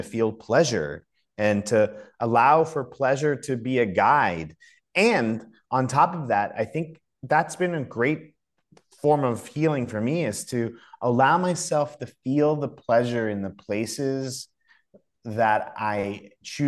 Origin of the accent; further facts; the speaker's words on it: New Orleans, Louisiana, United States; as a result of growing up in New Orleans